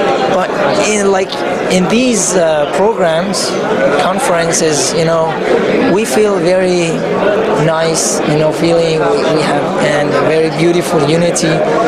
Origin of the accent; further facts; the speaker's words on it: California, United States; I came from California.